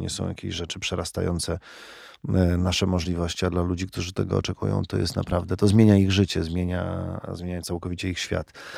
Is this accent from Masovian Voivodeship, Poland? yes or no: yes; Warsaw, Masovian Voivodeship, Poland; i znowu daliśmy radę jako Polacy, jako warszawiacy i warszawianki.